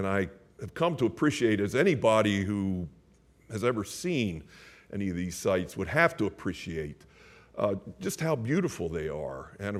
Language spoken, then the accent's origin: English; United States; But of course, also captivated as an American by the decisive role that we played in it.